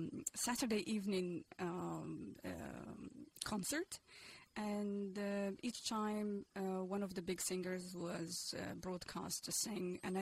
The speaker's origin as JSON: {"language": "English", "town": "Casablanca", "region": "Casablanca-Settat", "country": "Morocco", "tie": "born or raised there", "said": "I was born and raised in Morocco, Casablanca."}